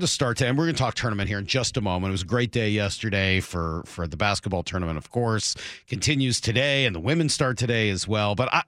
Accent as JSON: {"language": "English", "region": "Northeast", "country": "United States", "tie": "born or raised there", "said": "growing up in Montana versus, you know, me in the Northeast"}